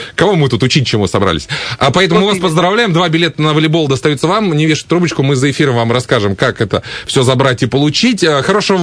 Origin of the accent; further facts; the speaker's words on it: Saint Petersburg, Russia; Я, как воспитанный молодой человек, как ленинградец, спрашивать у вас не буду.